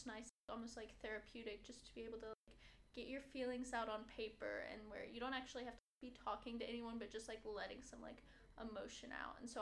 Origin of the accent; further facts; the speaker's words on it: Gatlinburg, Tennessee, United States; my hometown, Gatlinburg, went through wildfires